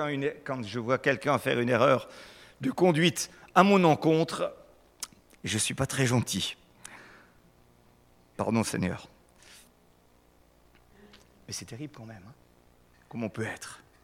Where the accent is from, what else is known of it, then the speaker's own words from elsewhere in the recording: France; Moi, en tant que bon Français, de temps en temps, j'ai envie de râler.